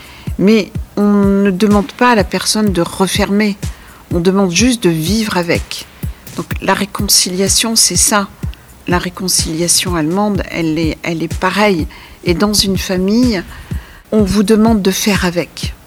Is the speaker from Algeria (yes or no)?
yes; Algeria; je les ai bien impliquées en tant qu'Algérienne.